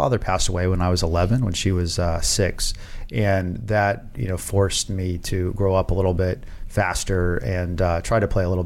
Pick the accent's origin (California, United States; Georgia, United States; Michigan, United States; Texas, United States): Texas, United States; Dallas; My mother and father gave us everything that we needed to grow up, growing up in Dallas. And they always prioritized our education. So I ended up going to a middle school in Dallas, Texas